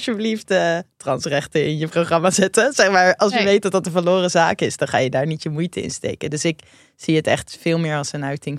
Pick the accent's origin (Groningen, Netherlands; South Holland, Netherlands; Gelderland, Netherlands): South Holland, Netherlands; Rotterdam; wij komen allebei uit Rotterdam